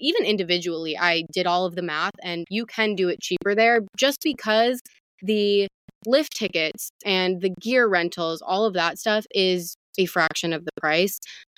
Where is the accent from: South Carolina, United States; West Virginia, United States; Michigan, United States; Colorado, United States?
Michigan, United States; now in California, United States; So I live in California now. I'm from Michigan.